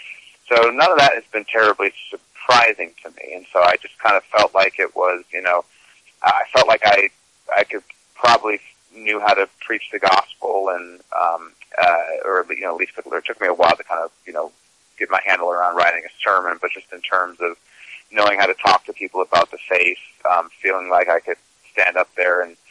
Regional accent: Minnesota, United States; born there; also born or lived in Utah / Connecticut; But I grew up kind of in a host of congregations throughout the country. I was born in Minnesota, lived in Utah for a while, and Connecticut for a while.

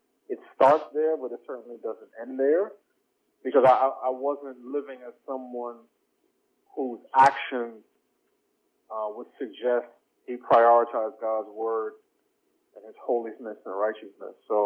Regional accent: New York City, New York, United States; So I grew up in New York City, in Queens, and my parents came to this country in the late 70s, early 80s, from a small island in the Caribbean called Barbados.

